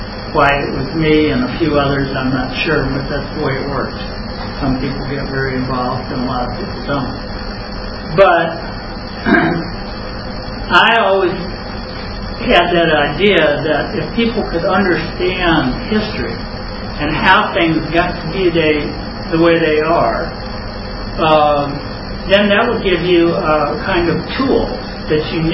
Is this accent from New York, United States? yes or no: no; Ohio, United States; I grew up in Ohio. I didn't even know any black people.